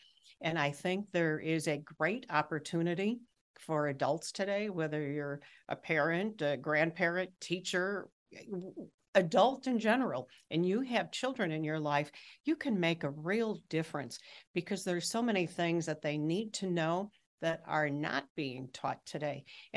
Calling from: Chicago, Illinois, United States; also born or lived in Washington, D.C.; I am calling in from Chicago, Illinois. So that's wonderful. Where I have primarily lived my adult life. And I've lived in Washington, D.C. a little bit, but primarily in Chicago.

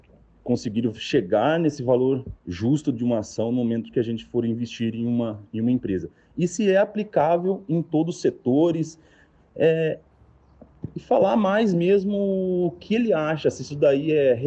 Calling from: Campinas, São Paulo, Brazil; Somos aqui do interior de São Paulo, Campinas.

